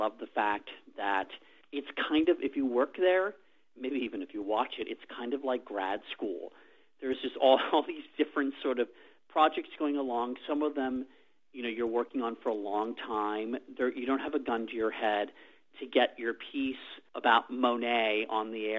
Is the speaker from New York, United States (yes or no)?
no; Washington, District of Columbia, United States; I was a news junkie growing up. I grew up in Washington, D.C., that may be part of it, where politics are just sort of in the air